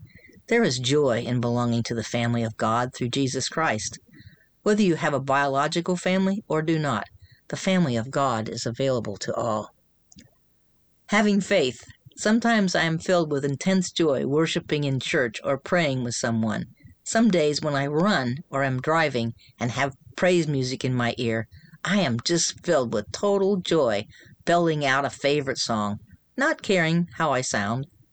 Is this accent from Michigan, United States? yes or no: no; Florida, United States; I grew up in Florida and had a small sailboat.